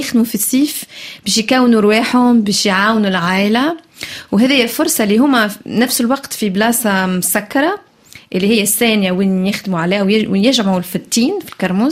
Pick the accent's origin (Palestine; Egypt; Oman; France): France; now in Tunisia; انا مولوده في فرنسا كبرت في فرنسا اما عايشه في تونس هلا عندي 10 سنين 11 سنه من الثوره